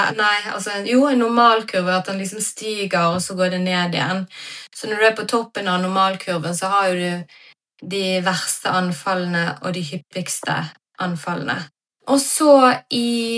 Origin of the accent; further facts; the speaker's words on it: Vestland, Norway; accent: Bergen dialect; jeg har veldig bergensk dialekt.